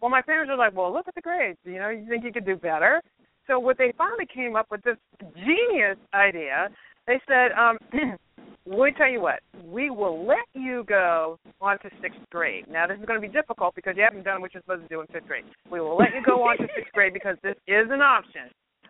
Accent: North Wales, Pennsylvania, United States; Well, I'm from Pennsylvania. North Wales, Pennsylvania is a little town in Montgomery County, which is outside of Philadelphia.

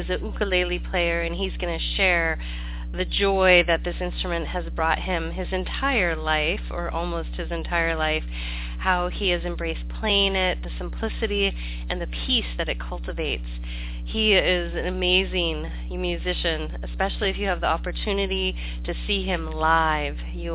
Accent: Hawaii, United States; born there; I was born in Hawaii, so I have a deep connection to the islands there.

